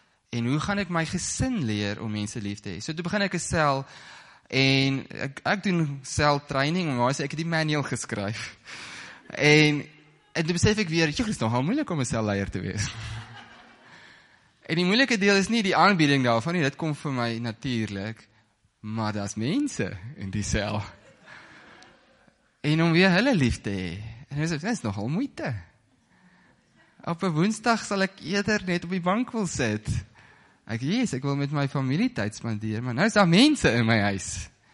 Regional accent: Northern Cape, South Africa; Ek kom eintlik van die Noord-Kaap af.

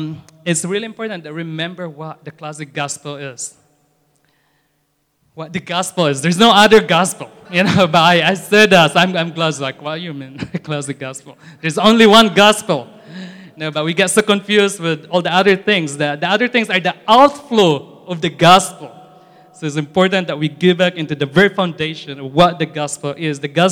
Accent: Philippines; I grew up in the Philippines.

